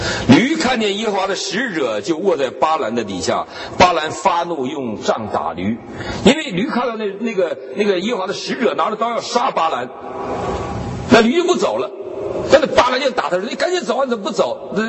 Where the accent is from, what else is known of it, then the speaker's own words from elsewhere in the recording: Northeast China, China; also born or lived in Shandong; 我是一个东北人啊，我就知道驴是不让骑的，我们东北人的驴是不让骑的。